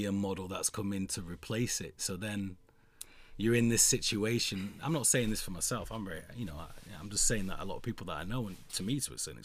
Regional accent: Manchester, North West England, United Kingdom; I'm Northern, I'm from Manchester, I'm a bloke.

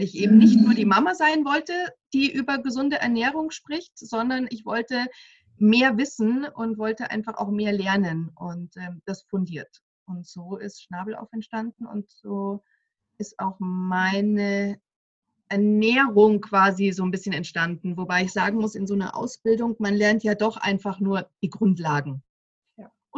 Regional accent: Munich, Bavaria, Germany; now in Wasserburg am Inn, Germany; ich komme aus München, wohne mittlerweile im wunderschönen Wasserburg am Inn in Oberbayern. Bin jetzt 38 Jahre alt

